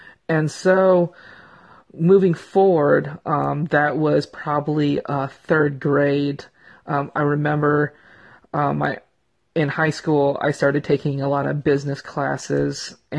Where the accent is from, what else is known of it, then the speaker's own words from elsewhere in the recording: Citrus Heights, California, United States; also born or lived in Philippines / San Bernardino; I am half Filipino and half Scandinavian. When I was 1.5 years old, though, I moved to southern part of California in the San Bernardino area. And then after a few years, I moved to the suburbs of Sacramento to a city called Citrus Heights.